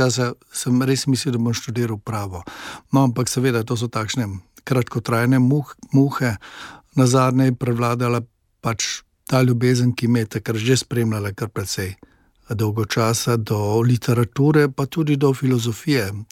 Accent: Ljubljana, Central Slovenia, Slovenia; Ja, rojen sem v Ljubljani in tam sem tudi preživel, mislim, da prvih 18 let svojega življenja.

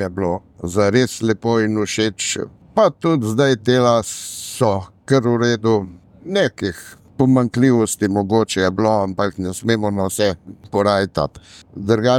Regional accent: Mengeš, Central Slovenia, Slovenia; iz Mengša

